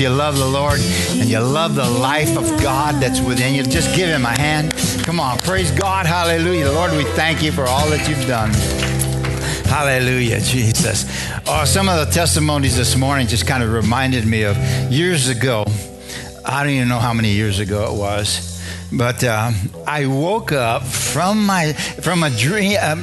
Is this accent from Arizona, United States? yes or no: yes; Bisbee, Arizona, United States; born there; I met my wife in Bisbee. I married my wife in Bisbee, and I was born in Bisbee.